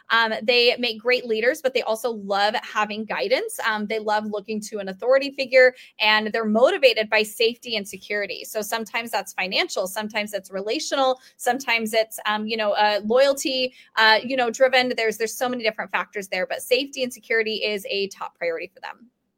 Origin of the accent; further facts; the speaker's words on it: Colorado, United States; I'm from Colorado, so I'm like very familiar with the snowstorms.